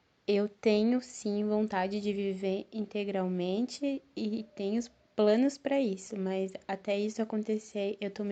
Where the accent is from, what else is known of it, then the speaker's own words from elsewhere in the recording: Curitiba, Paraná, Brazil; eu sou de Curitiba, Paraná.